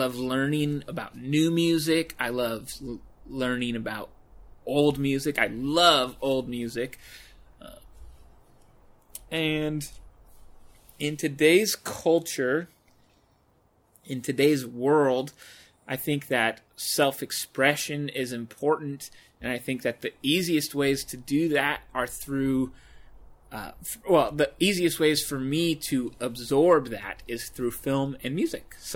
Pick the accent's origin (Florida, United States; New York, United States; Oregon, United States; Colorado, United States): Oregon, United States; I grew up here in the Willamette Valley. I've been an Oregon born, lived here my whole life.